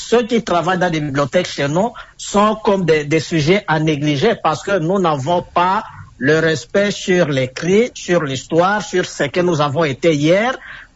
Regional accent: DR Congo; chez nous, en République démocratique du Congo, nous avons plus une culture de l'oralité

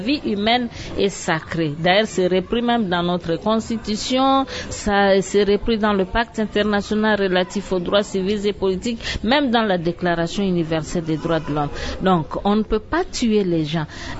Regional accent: DR Congo; Chez nous, en République démocratique du Congo, on a encore des sérieux problèmes en cette matière-là.

